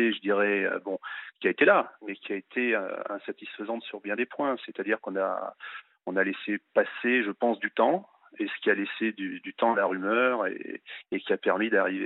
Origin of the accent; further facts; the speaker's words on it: Auvergne-Rhône-Alpes, France; il est originaire de la région Auvergne comme moi, enfin, je suis auvergnat d'origine, hein.